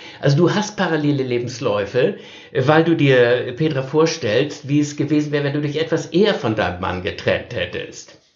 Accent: Northern Germany, Germany; ich als Norddeutscher

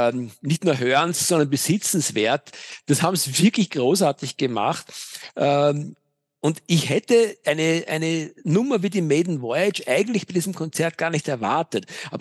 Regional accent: Vienna, Austria; Ich bin ja echter Wiener.

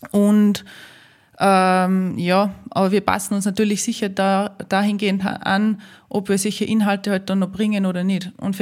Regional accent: Austria; eine Skitour, die bei uns in Österreich ist

